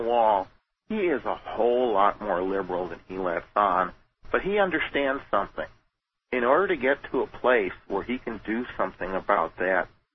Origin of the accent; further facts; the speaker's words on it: Elgin, Illinois, United States; I grew up here in Elgin, Illinois, which I hate to tell you is a hotbed for the Illinois Nazis.